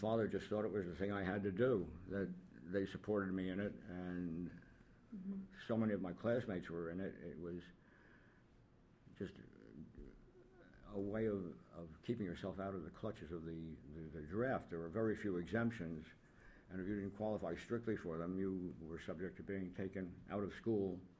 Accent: Kearny, New Jersey, United States; I grew up in Kearny, New Jersey, which is a town in Hudson County directly across the river from New York City.

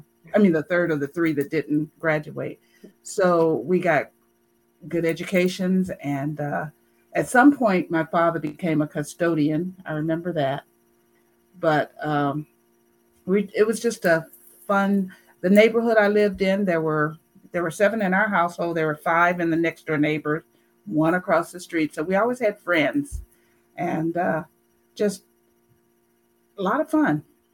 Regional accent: Chattanooga, Tennessee, United States; born there; I was born on April 7th, 1951, in Chattanooga, Tennessee.

